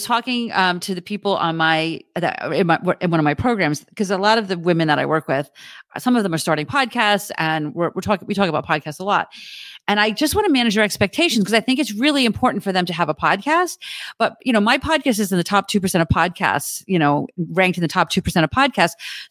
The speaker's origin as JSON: {"language": "English", "region": "New Jersey", "country": "United States", "said": "You know, I talk 100 miles an hour. I'm from New Jersey."}